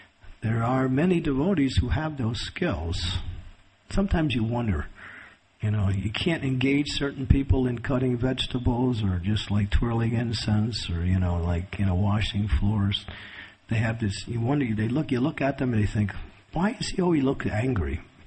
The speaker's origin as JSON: {"language": "English", "country": "United States", "said": "I'm from America, and boy, I've seen a lot of them."}